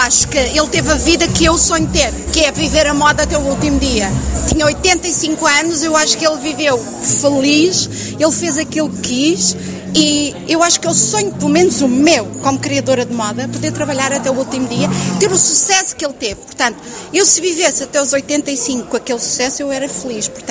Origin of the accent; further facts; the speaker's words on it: Madeira, Portugal; also born or lived in Lisbon; now in Paris, France; Eu, quando saí da Madeira com o sonho de moda, na verdade o meu sonho de moda era Lisboa. Mas eu, quando cheguei a Lisboa, comecei a perceber que era possível ir mais além.